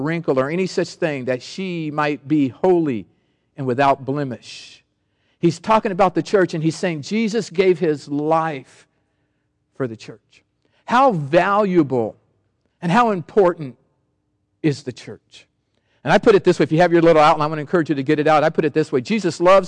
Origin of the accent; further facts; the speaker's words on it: Sacramento, California, United States; I grew up in Sacramento in this pancake house.